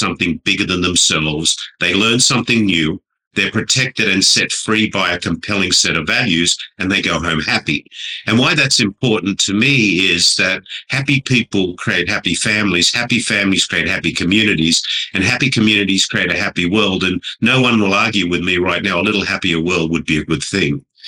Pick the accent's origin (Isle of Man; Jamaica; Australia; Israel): Australia; Sydney, New South Wales; born there; I'm not Aussie. I was born in Sydney, Australia.